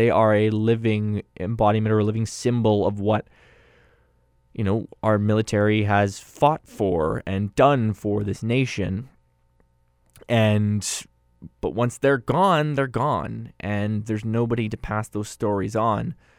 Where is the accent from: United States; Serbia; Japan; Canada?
Canada; Speaking as a Canadian